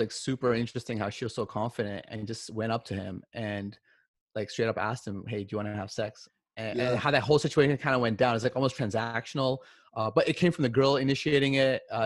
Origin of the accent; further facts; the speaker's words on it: India; But I think my Indian experience, there are certain elements that I can like relate to this girl's like upbringing.